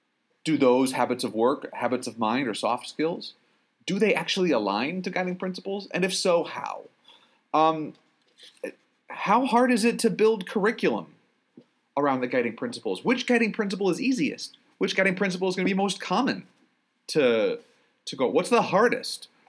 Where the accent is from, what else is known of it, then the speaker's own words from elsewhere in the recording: Connecticut, United States; now in Maine, United States; I'm always – they say I'm from away. I'll never be a Mainer, but that's okay. I'm originally from Connecticut.